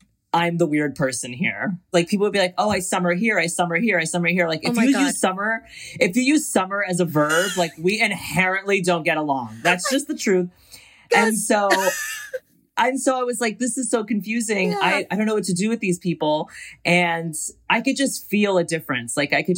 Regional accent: Brooklyn, New York, United States; It was a good mix. It was good. We had like a bunch of Greek kids, and then we had a bunch of Arabic kids

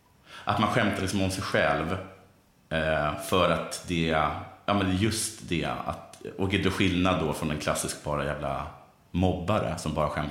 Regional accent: Halland County, Sweden; accent: Halland; så låter jag kanske mer liksom stockholmare om jag talar med en stockholmare. Mm. Och mer som en hallänning. Som är mitt naturliga sätt att tala nu.

